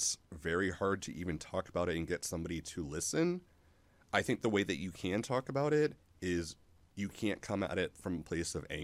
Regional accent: Johnstown, Pennsylvania, United States; Like, for example, my hometown, Johnstown, Pennsylvania, loves Trump

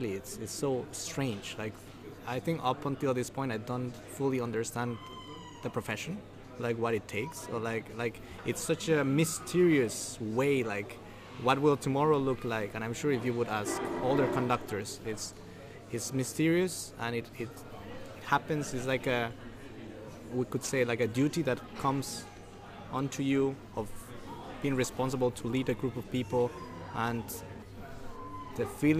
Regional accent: Costa Rica; now in England; because I come from Costa Rica, obviously, and before I lived in Austria and Switzerland

